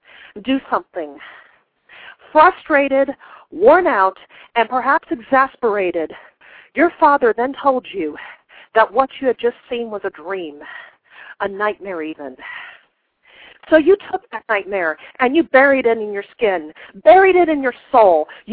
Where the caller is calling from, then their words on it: Columbus, Ohio, United States; I'm calling from Columbus, Ohio.